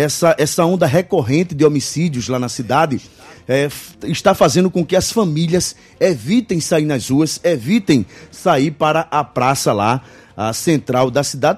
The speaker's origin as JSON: {"language": "Portuguese", "town": "Rio Tinto", "region": "Paraíba", "country": "Brazil", "said": "de comerciantes lá da minha cidade, na cidade de Rio Tinto"}